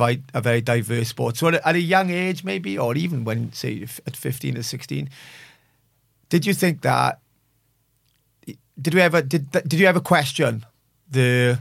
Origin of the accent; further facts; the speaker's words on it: Bridgend, Wales, United Kingdom; I was born and raised in Bridgend. The heartbeat of the town was the rugby team.